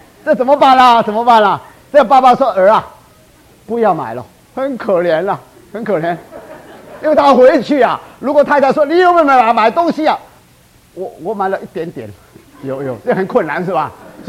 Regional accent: China; 当然我们中国人的思想啊，就认为啊，这个儿女啊躺在他身边是一种快乐

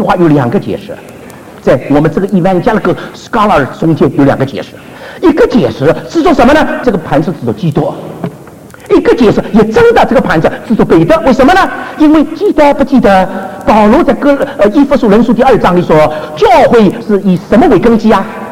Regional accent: China; 哎呀，你这个中国人，我们中国人什么都知道。

